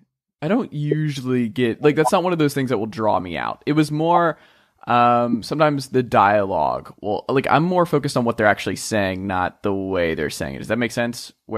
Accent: United States; that is something I grew up on in the States, and just I worked at a mall in high school

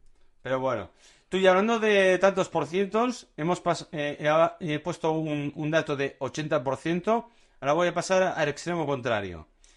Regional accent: Spain; el 10% somos españoles

